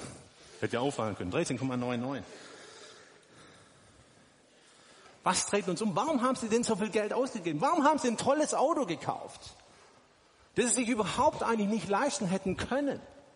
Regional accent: Germany; Wir lieben ja die Sicherheit, wir sind Deutsche, gell? Ich auch, also ich predige auch zu mir selber, gell?

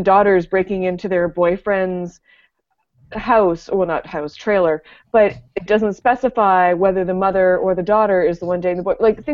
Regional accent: Nova Scotia, Canada; I'm originally from the Valley. And in the Valley community papers, they have a regular feature called From the Cruiser

